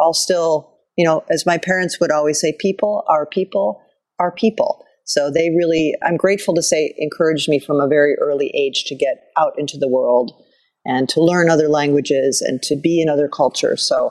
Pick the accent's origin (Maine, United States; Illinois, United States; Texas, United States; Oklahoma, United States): Illinois, United States; I grew up outside of Chicago, and I do love Chicago and the States